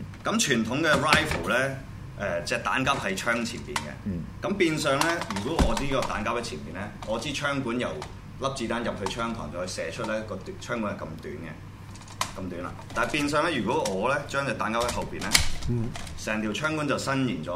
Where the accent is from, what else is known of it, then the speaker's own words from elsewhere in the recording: Hong Kong; 我哋香港人叫左輪